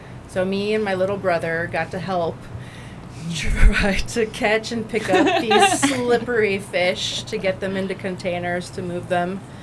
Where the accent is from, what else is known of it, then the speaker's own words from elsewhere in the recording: Akron, Ohio, United States; I'm from Akron, Ohio.